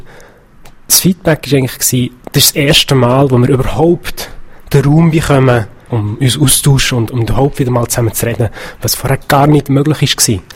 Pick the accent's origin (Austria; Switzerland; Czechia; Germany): Switzerland; Romandie; Ich bin heute in Romandie aufgewachsen